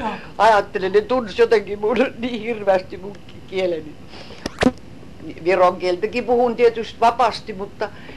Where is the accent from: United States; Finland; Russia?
Russia; Leningrad Oblast; now in Estonia; Oli mulle Inkeri, eikä sitä mä muistan aina. Se on mun veressä